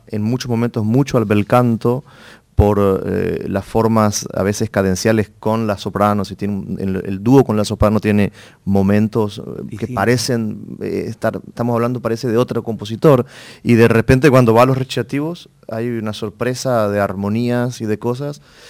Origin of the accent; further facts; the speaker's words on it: Misiones, Argentina; a mí me orgullece primero como misionero y después como argentino